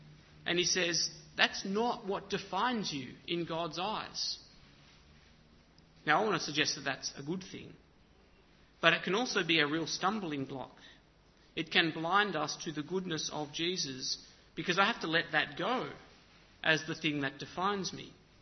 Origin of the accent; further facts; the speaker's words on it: Carlingford, New South Wales, Australia; I grew up in Carlingford, not that far away from here, and when I was a kid, I thought it was the centre of Sydney, if not the world.